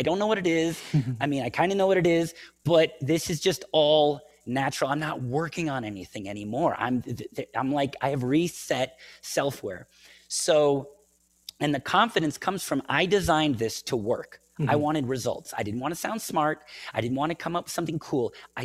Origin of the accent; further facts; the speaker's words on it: United States; So to all the people, yes, I'm American. Yes, I've got that, like, arrogant, you know, rock and roll thing.